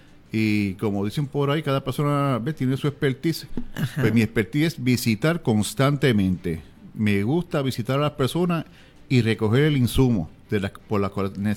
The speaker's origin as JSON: {"language": "Spanish", "town": "Lares", "country": "Puerto Rico", "said": "Soy el de Lares y entiendo que él es una persona brillante e inteligente"}